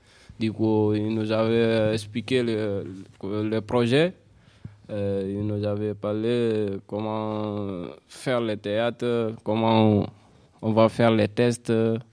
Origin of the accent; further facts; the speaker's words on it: Guinea; now in France; Je viens de la Guinée-Conakry. Depuis maintenant un an, 8 mois à peu près, je suis en France.